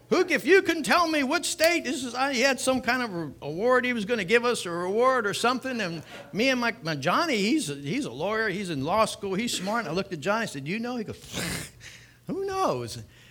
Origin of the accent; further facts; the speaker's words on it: Micanopy, Florida, United States; You know, and I'm from Micanopy, and sharing the gospel.